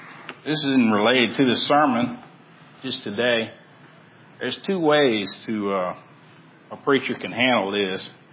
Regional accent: Texas City, Texas, United States; When I think about storms now, you know, I grew up in Texas City, and my grandfather was a shrimper his whole life.

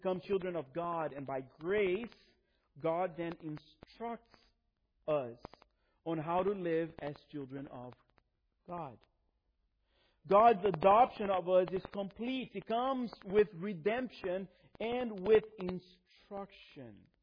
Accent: Brazil; I grew up in Brazil.

